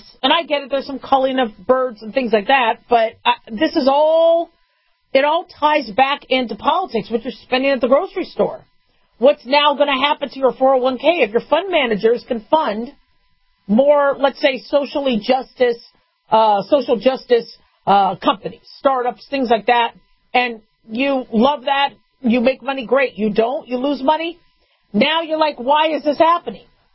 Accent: United States; maybe we as the American people need to control

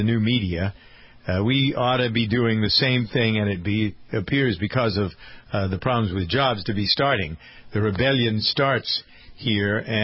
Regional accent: Boston, Massachusetts, United States; For me, I'm a Bostonian sort of, although I'm not a city guy, from the Boston area.

